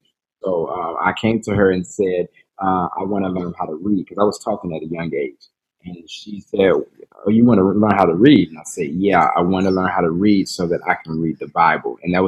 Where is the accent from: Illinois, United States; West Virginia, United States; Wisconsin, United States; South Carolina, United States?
South Carolina, United States; now in Atlanta, United States; I'm not originally from Atlanta. This is where we're stationed, but I originally was born and raised in South Carolina. I was in Spartanburg County, and my parents still stay there to this day.